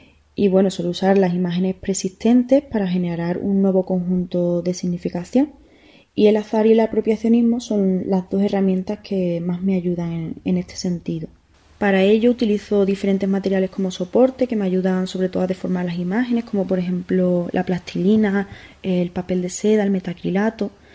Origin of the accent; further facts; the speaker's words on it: Huelva, Andalusia, Spain; now in Seville, Spain; soy de Huelva, aunque actualmente vivo en Sevilla.